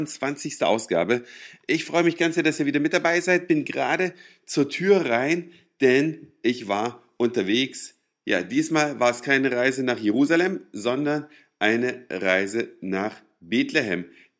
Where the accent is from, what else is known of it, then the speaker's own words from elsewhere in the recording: Germany; Ich bin ja immerhin in der DDR aufgewachsen